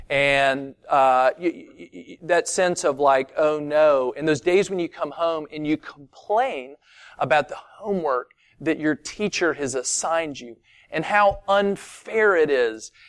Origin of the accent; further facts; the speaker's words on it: the South, United States; That little snapshot, that's called being a Southerner. That's how we do life.